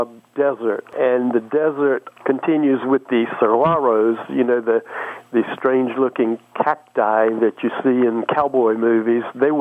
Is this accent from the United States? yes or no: yes; Oxford, North Carolina, United States; moved away as an adult; I grew up in Oxford, a little town, which was about 30 or 40 miles from due north of Raleigh and Durham and up near the Virginia line.